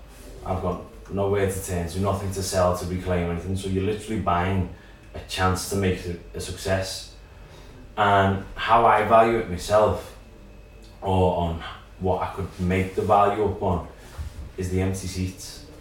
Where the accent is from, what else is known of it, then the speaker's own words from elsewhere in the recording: Liverpool, North West England, United Kingdom; born and bred in Liverpool my whole life